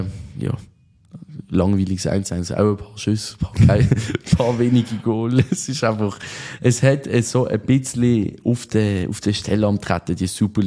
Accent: Basel, Basel-Stadt, Switzerland; sehr, für mich als Basler.

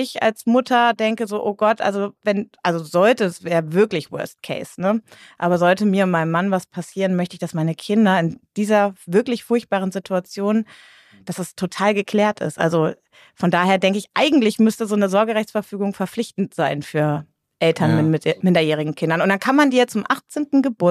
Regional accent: Hamburg, Germany; Ich bin eigentlich Hamburgerin. Fangen wir mal damit an. Eigentlich bin ich Hamburgerin

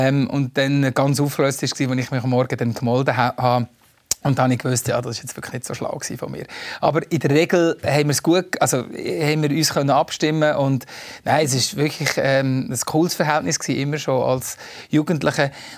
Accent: Valais, Switzerland; accent: Walliser Berndeutsch; first language Walliser Berndeutsch; German is a second language; ich kann nicht mit Walliser Berndeutsch reden. Das geht einfach nicht, weil es ist meine Muttersprache.

